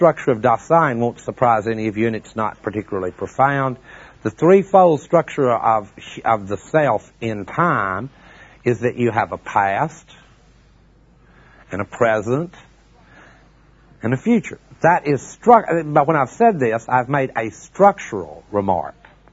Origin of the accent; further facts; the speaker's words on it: Texas, United States; But believe me, I'm from Texas, and when you hear a good story, you don't go, is that true?